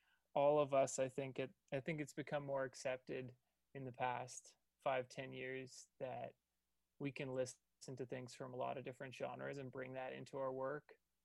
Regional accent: Vancouver, British Columbia, Canada; I'm from Vancouver, so I can give a little Vancouver shout out.

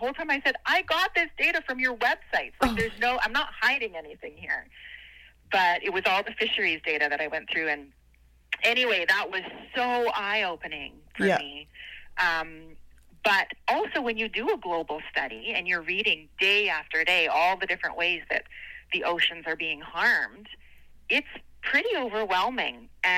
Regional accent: Vancouver, British Columbia, Canada; And I grew up by the ocean my whole life. I was born and raised in Vancouver and was always drawn to the sea.

